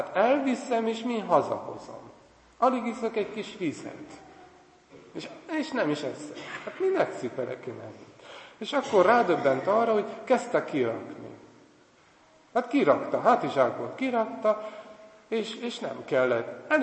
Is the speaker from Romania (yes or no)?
yes; Transylvania, Romania; Erdélyből származom én is, mint a Sándor atya is